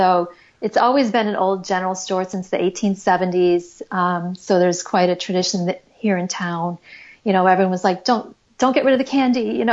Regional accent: Frankfort, Illinois, United States; There was a for rent sign on this charming general store in my hometown, a block away, two blocks away from where we live, in historic downtown Frankfort, Illinois.

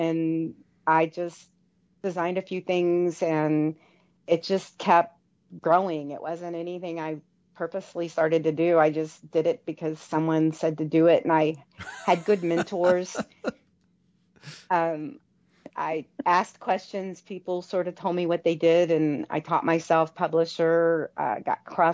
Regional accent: Virginia, United States; I grew up and went near Williamsburg, and colonial things speak to me and old things speak to me.

